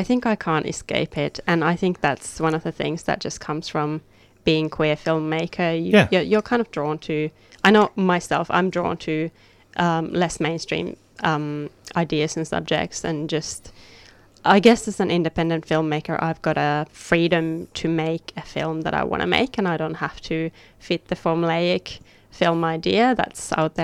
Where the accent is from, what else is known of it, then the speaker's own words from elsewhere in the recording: Finland; I think as I grew up in Finland, I grew up in darkness.